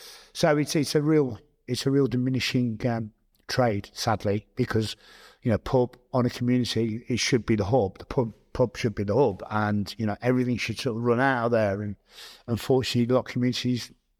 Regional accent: Glasgow, Scotland, United Kingdom; born there; now in Coventry, United Kingdom; Yeah, I was born in Glasgow.

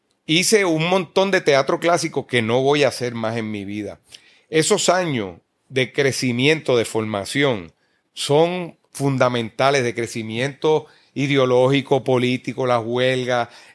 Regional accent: Puerto Rico; El puertorriqueño lleva años con esta pejiguera y este tejemeneje político nuestro, de esta colonia que somos, de los Estados Unidos

